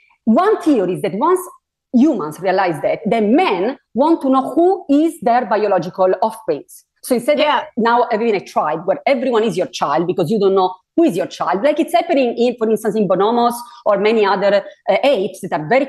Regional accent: Italy; English is a second language; Now my pronunciation here is a little off because I'm originally from Italy

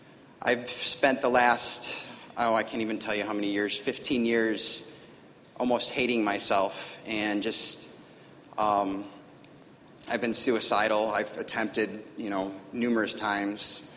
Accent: Midland, Michigan, United States; I'm from Midland, Michigan, and this is my church.

